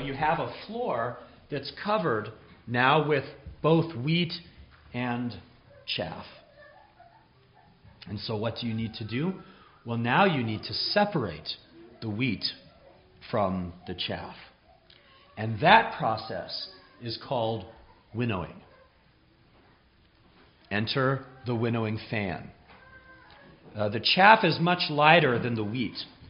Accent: Los Angeles, California, United States; I grew up in Southern California, in that great sea of brick and concrete and humanity known as Greater Los Angeles.

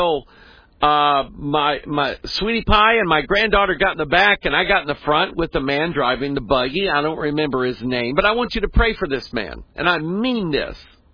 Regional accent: Festus, Missouri, United States; we're from a little town south of St. Louis called Festus

